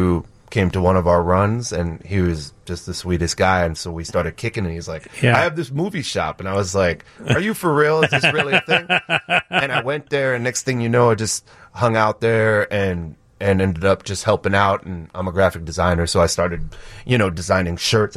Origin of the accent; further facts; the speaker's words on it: New York City, New York, United States; My mom's a writer. I grew up in the Bronx, New York.